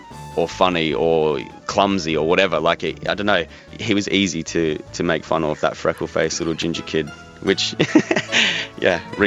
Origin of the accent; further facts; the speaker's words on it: Sydney, New South Wales, Australia; I'm from Sydney originally, and I am, how old am I, 27.